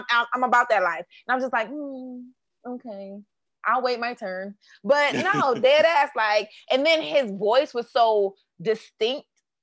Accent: Washington, District of Columbia, United States; Like I'm so far from street, but because I grew up in Washington D.C., like I know specifically.

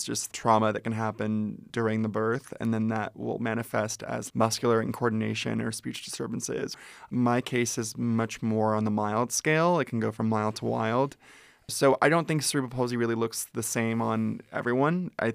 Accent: Ventura, California, United States; I grew up in Ventura, which is an hour north of here.

